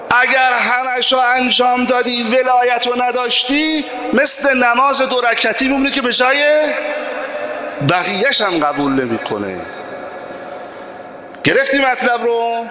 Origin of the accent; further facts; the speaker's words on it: Tehran, Tehran Province, Iran; من که اهل تهران هستم